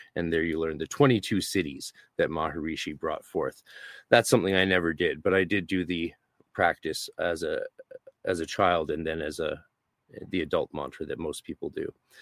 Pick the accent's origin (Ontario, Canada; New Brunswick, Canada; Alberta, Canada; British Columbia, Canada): British Columbia, Canada; Steveston; I grew up in a Hindu cultural context as a white boy growing up in Steveston, British Columbia, which was a small Japanese fishing village just outside of Vancouver.